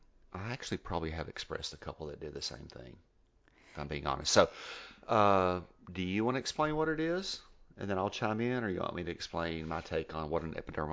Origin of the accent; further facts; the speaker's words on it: Texas, United States; accent: West Texas; Anyway, you make fun of my West Texas accent.